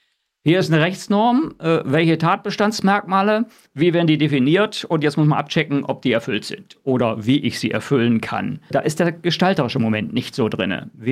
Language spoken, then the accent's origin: German; Northern Germany, Germany; Ich komme aus Norddeutschland